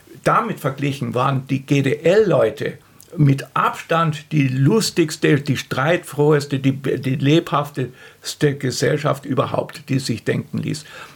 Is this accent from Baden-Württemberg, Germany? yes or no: yes; Stuttgart, Baden-Württemberg, Germany; ich bin aus Stuttgart